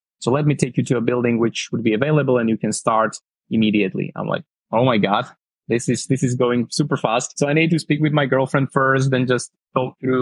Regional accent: Slovakia; English is a second language; And I'm from Slovakia, and we used to be where Czech Republic one nation before.

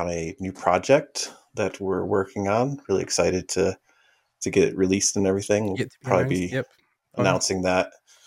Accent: Michigan, United States; also born or lived in Chicago / Georgia / South Carolina; Originally I'm from Michigan, but I've jumped around. I've been everywhere. I've been like living in Chicago and Georgia. I think the last, where I was before was South Carolina.

